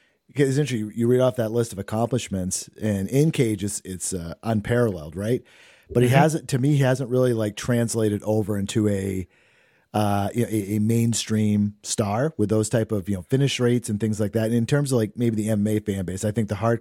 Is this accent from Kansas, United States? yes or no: no; Maine, United States; he actually got the coronavirus while he was in Maine, my home state.